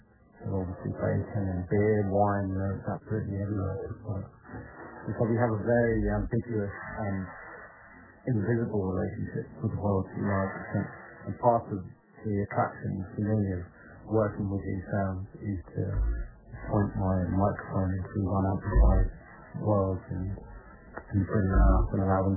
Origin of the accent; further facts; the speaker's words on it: South East England, United Kingdom; particularly where I grew up in Kent